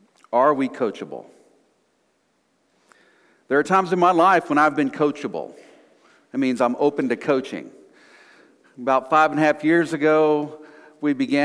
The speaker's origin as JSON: {"language": "English", "region": "Texas", "country": "United States", "tie": "born or raised there", "lives_now": "Calgary, Canada", "said": "I grew up in Texas, and I think I can count on my hands, certainly on one hand, the number of times there was white stuff that was on the ground. And so when we were moving up here to Canada"}